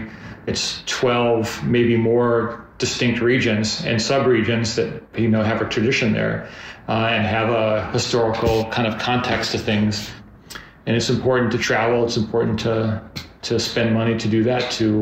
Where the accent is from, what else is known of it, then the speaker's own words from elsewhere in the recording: United States; I really wanted to do an American restaurant because I'm American